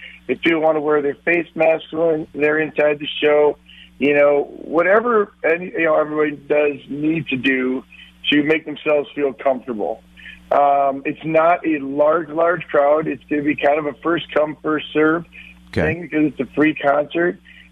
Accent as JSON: {"language": "English", "region": "Minnesota", "country": "United States", "said": "You know, Paul, I'm from Minnesota."}